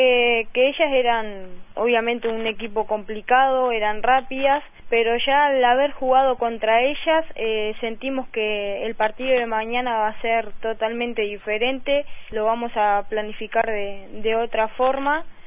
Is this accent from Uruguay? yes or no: yes; Durazno, Uruguay; Ahora soy afuera de Durazno, pero siempre fui de la ciudad.